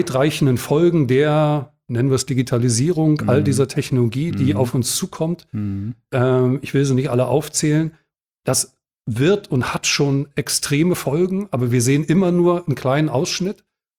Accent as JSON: {"language": "German", "town": "Dessau", "region": "Saxony-Anhalt", "country": "Germany", "tie": "born or raised there", "said": "ich bin in Dessau geboren, im Osten groß geworden."}